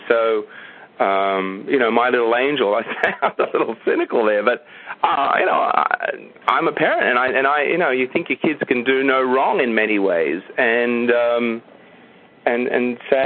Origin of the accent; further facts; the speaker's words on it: Australia; Growing up in Australia, it was just like, well, you know, it's none of my business.